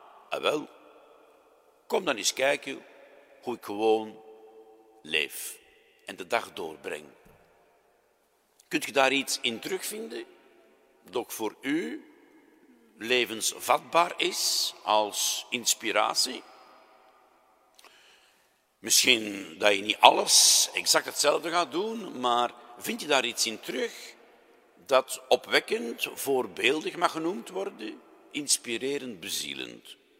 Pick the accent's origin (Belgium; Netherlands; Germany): Belgium; Antwerp, Flanders; het is niet omdat we van Antwerpen zijn met, u weet wel, een nek van hier tot ginder